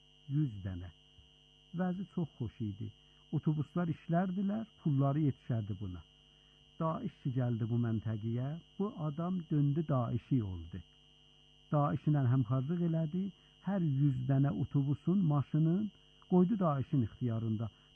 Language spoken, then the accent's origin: Azerbaijani; Iran; Dedik, biz İranlıyıq.